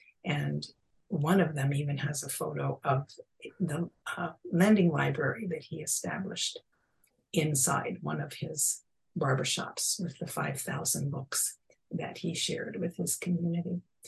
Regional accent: Philadelphia, Pennsylvania, United States; And it was a whole different universe for me than growing up in West Philadelphia.

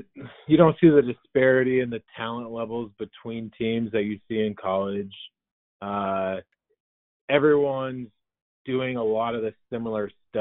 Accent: Oregon, United States; Yeah. Yep, we're both from Oregon.

